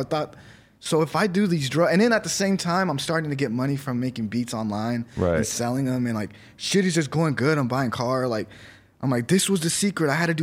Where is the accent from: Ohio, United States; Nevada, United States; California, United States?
California, United States; Palmdale; I'm from Palmdale.